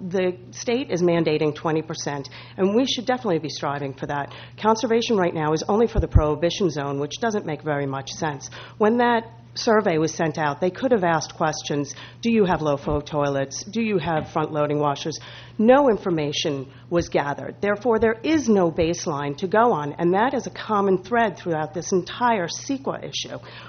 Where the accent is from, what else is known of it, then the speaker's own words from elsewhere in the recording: Los Osos, California, United States; Good afternoon. … from Los Osos.